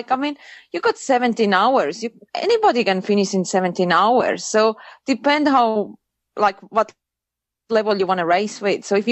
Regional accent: Estonia; my background is Estonian. I grew up in Estonia, and like back then, we didn't have computers or anything

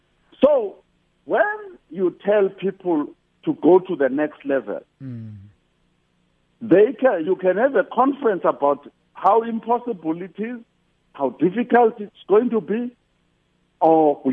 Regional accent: Soweto, Gauteng, South Africa; born there; how I was born in Paraguana, Soweto, and everything else.

